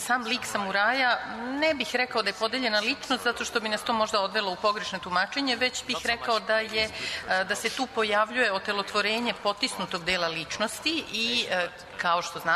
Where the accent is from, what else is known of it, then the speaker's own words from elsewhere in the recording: Germany; Ja sam odrastao u Nemačkoj, majka mi je pričala razne bajke